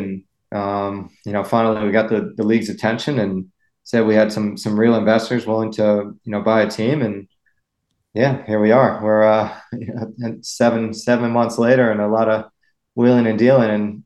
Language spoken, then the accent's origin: English; U.S. Virgin Islands; now in Newport, United States; I grew up in the Virgin Islands, but currently living in Newport, Rhode Island.